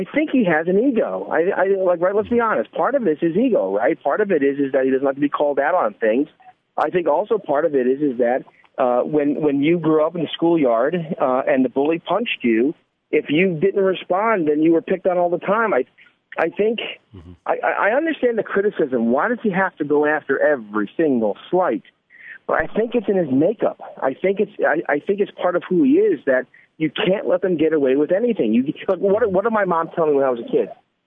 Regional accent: Bronx, New York, United States; I'm from New York. I'm a Bronx guy. Donald Trump talks like my father.

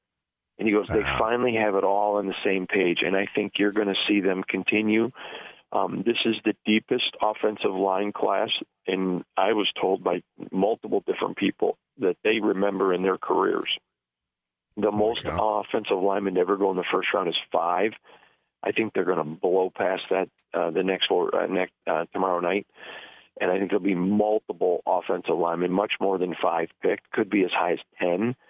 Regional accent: Michigan, United States; he knows that I'm from Michigan

